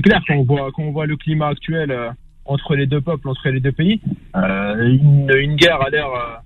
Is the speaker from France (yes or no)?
no; Morocco; Moi, je suis marocain d'origine et de nationalité.